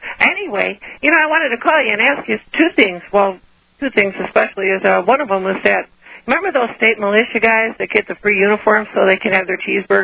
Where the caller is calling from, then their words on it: Illinois, United States; Hi, Alex. I'm calling from Illinois.